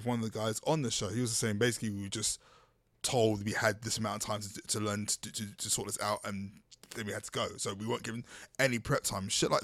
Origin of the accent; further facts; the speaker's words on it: London, United Kingdom; I grew up in South London